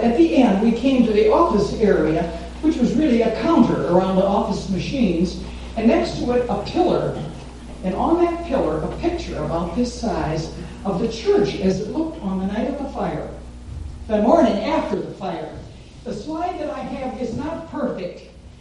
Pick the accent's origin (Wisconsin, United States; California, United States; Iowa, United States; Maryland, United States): Wisconsin, United States; And I said, "I'm a Unitarian from Wisconsin.